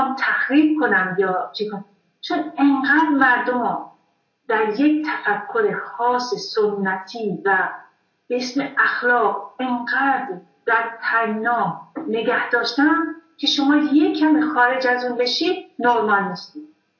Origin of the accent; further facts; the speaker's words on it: Iran; نه خود من ایرانیم ولی خب چه سال هاست در غرب زندگی میکنم،